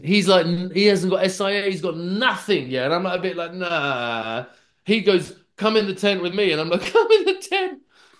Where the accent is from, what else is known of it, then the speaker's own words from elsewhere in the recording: England, United Kingdom; I'm gonna go outside and say, yo, I'm an English person.